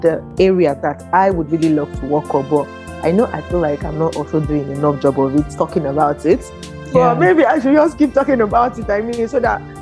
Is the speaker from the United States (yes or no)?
no; Niger Delta, Nigeria; I'm from the Niger Delta, right? And it's a shame for me to say this, but it is what it is. I don't speak my language.